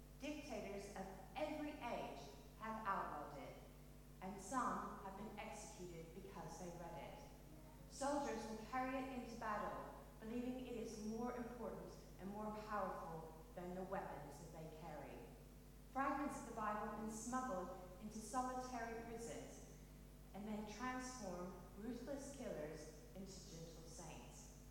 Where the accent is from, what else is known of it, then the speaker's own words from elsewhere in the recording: Kentucky, United States; accent: mix; now in England, United Kingdom; I'm originally from Kentucky, but I've been in England now for 19 years. So I have a bit of a mix of an accent.